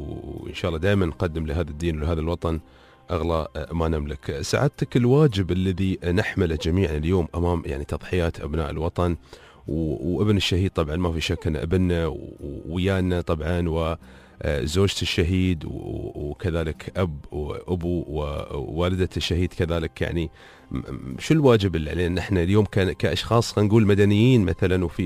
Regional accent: United Arab Emirates; نفتخر به كاماراتيين

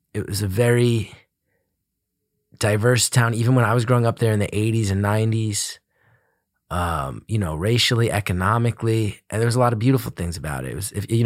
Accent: West Orange, New Jersey, United States; Grew up in a town called West Orange. It's a suburb of Newark, New Jersey. I think, you know, kind of overshadowed by New York.

